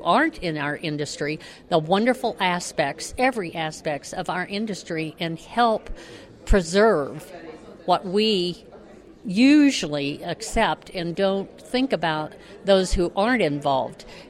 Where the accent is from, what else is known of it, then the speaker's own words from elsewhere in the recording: Lake Placid, Florida, United States; I am from Lake Placid, Florida.